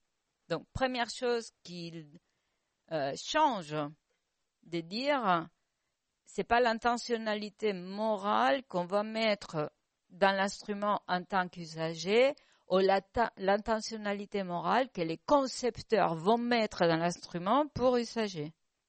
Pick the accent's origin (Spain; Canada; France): Spain; French is a second language; also born or lived in Italy; Vous l'entendez de mon accent. Je suis espagnole. Et j'ai vécu beaucoup en Italie.